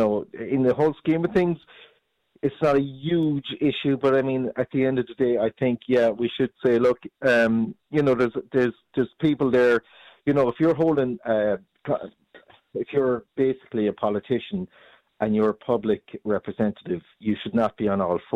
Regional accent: Ireland; I'm just a common man here living in Ireland. I'm Irish citizen all my life.

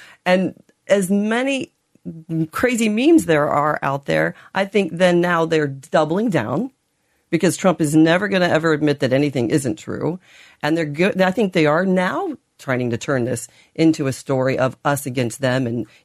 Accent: Indiana, United States; I'm from Indiana. I know these small communities

